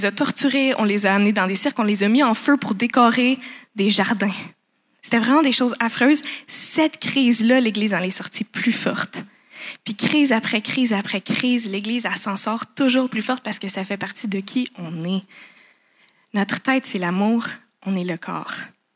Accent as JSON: {"language": "French", "country": "Canada", "said": "T'sais, moi je suis canadienne, j'ai la liberté, j'ai la démocratie"}